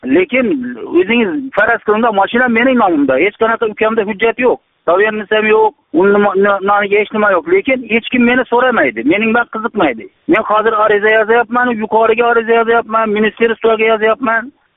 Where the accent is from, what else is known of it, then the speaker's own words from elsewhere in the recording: Bogot, Khorezm Region, Uzbekistan; born there; Xorazm viloyati Bog'ot tumanida tug'ilganman.